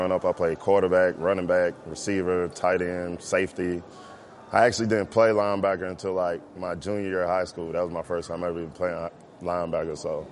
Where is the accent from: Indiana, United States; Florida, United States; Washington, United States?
Florida, United States; I'm from Florida. Grew up down there my whole life.